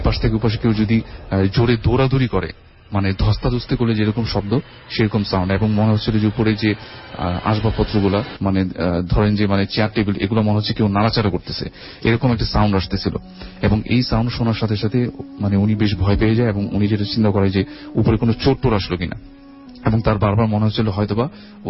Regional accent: Dhaka, Dhaka Division, Bangladesh; আমি পুরান ঢাকা থেকে আসছি।

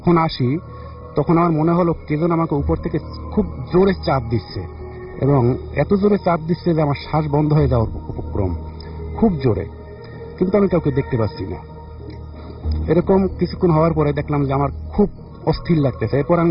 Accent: Patuakhali, Barisal Division, Bangladesh; আমি এসেছি পটুয়াখালী দুধানবাদঘাট থেকে।

